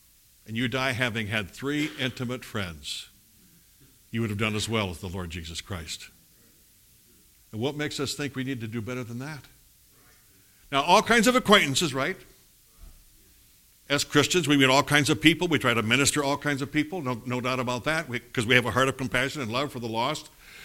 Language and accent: English; South Dakota, United States; I was raised in South Dakota on a farm.